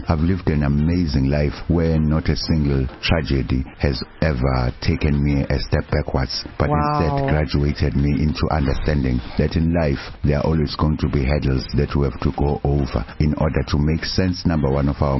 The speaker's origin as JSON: {"language": "English", "town": "Durban", "region": "KwaZulu-Natal", "country": "South Africa", "tie": "born or raised there", "said": "I'm a Durban boy. Was born in northern KwaZulu-Natal in 1971. But my family then moved to Durban because my parents worked at King Edward Hospital. We grew up here at Umlazi Township."}